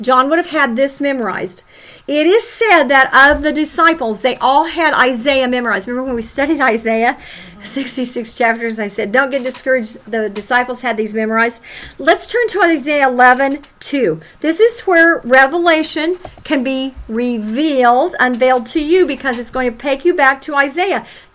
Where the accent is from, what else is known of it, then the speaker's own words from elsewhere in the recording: England, United Kingdom; Now, you know, I'm an English person, and I'm into language, so I went, now that's singular.